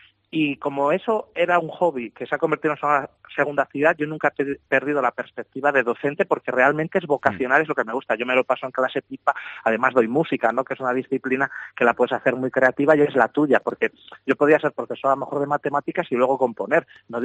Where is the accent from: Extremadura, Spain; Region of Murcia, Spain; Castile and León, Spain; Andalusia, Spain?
Castile and León, Spain; Toro; Y a mí lo que más me gusta es poder trabajar, dar clase en Toro, en mi pueblo y en Zamora y pasear y que la gente te pare y poder hablar un rato.